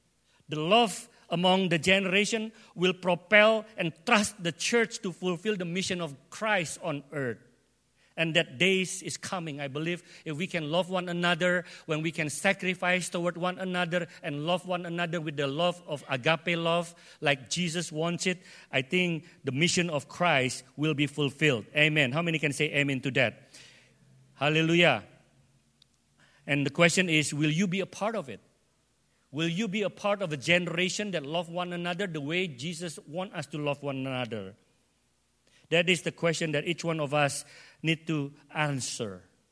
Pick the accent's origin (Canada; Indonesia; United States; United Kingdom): Indonesia; first language id; English is a second language; And for me, it's very hard because Indo is English is not my first language. Indo is my first language. You know, last 2 weeks ago, I preached in Indo, you know, in Indonesia, in Karawaci.